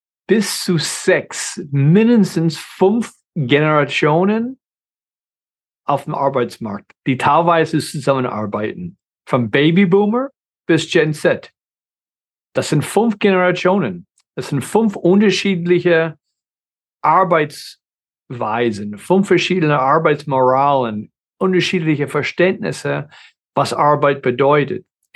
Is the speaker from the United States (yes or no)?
yes; United States; German is a second language; also wie gesagt, ich bin Amerikaner.